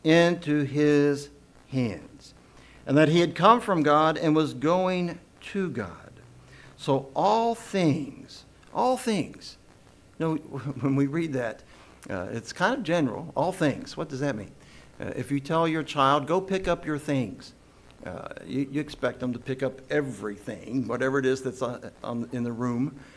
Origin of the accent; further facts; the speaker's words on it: Louisville, Kentucky, United States; I was born in Louisville and grew up here for the first 20 years of my life.